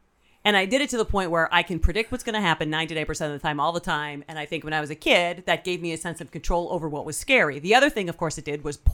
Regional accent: Tiffin, Ohio, United States; I grew up in Tiffin, Ohio.

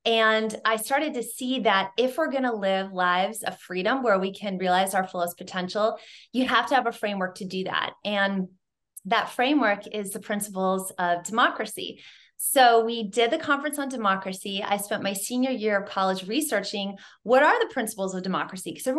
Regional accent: Iowa, United States; And I went to work for a division of a Fortune 500 company in my home state of Iowa.

